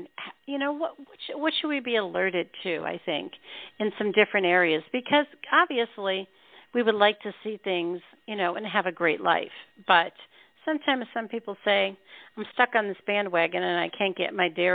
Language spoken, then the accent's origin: English; Northeast, United States; they grew up, we grew up in the Northeast, and that's where we lived at the time with the kids